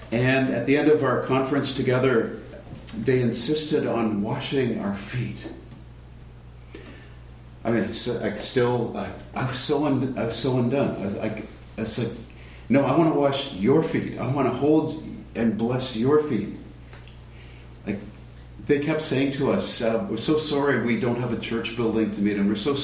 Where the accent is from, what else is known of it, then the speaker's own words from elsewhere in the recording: Oakville, Ontario, Canada; let's start by reflecting back to my growing up in Oakville, Ontario, suburb of Toronto, from where I moved in 94 to attend